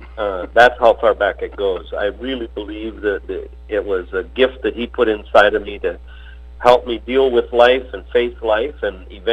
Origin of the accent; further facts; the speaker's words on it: Minnesota, United States; I grew up, my grandfather and grandmother owned a resort on the lake, and I love the water. I spent a lot of time fishing and swimming and hunting in the north woods of Minnesota. I grew up in a place just south of the Iron Range